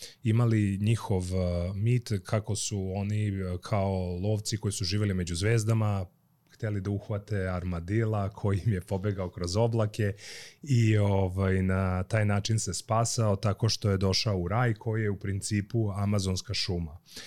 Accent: Novi Sad, Vojvodina, Serbia; moved away; Ja sam isto došao iz Novog Sada, a živim zadnjih 30 godina u inostranstvu.

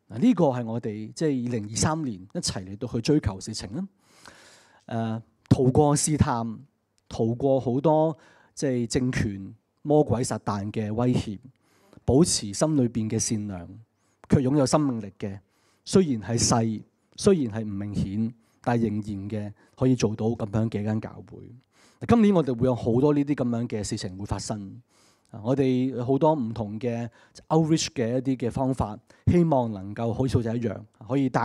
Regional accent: Hong Kong; 作为香港人，作为基督徒，我哋一起打开呢个脱逃模式

